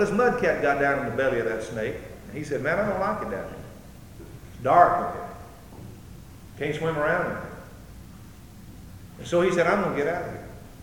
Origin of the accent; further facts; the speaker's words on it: Alabama, United States; One of my favorite stories I heard when I was a boy, growing up in the deep south, I grew up in Alabama